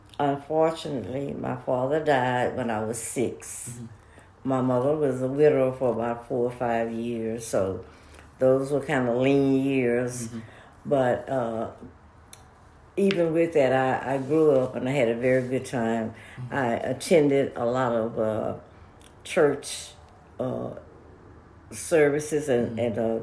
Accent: Beaumont, Texas, United States; I was born in Beaumont, Texas in 1936, and I grew up there also.

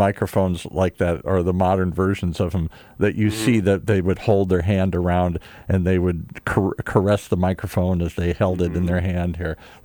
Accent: Detroit, Michigan, United States; I grew up in Detroit.

